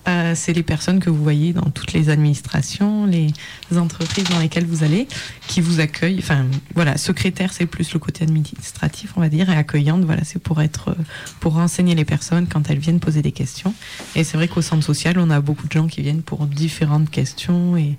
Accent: Occitanie, France; now in Lyon, France; Je viens d'arriver sur Lyon il y a à peu près un peu plus d'un mois. Et voilà, je suis de Lozère à la base. Et après, j'ai bougé pour mes études et pour le travail.

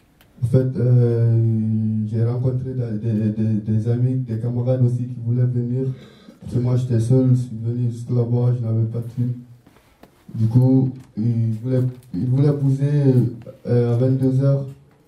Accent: Guinea; moved away; je viens de la Guinée-Conakry.

